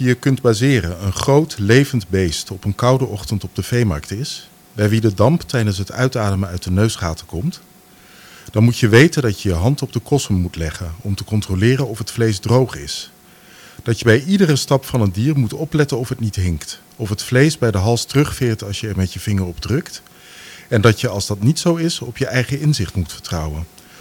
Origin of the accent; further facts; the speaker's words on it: Groningen, Netherlands; in het dorp waar ik vandaan kom, ook een Gronings dorp